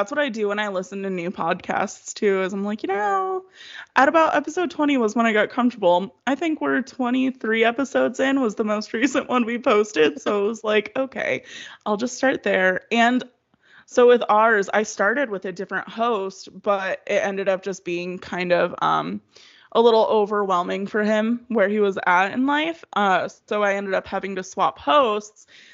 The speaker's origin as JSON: {"language": "English", "town": "Waterford", "region": "Michigan", "country": "United States", "said": "Oh, I was from Waterford."}